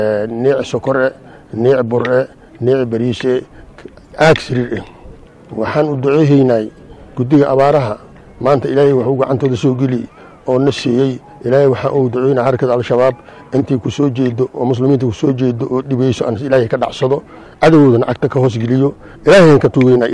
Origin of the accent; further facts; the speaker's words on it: Hurweey, Middle Shabelle, Somalia; now in Daarusalaam, Somalia; waxaan ka imid aniga degmada Maxadeey gaar ahaan tuulada Hurweey. Waxaan joogay hadda Daarusalaam